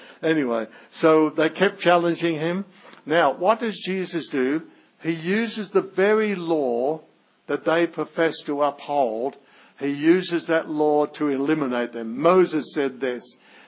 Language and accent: English; Australia; Now, being an Australian, I ask the awkward questions.